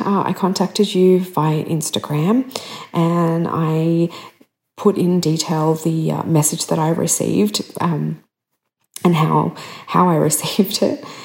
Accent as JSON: {"language": "English", "country": "Australia", "said": "I'm from Australia."}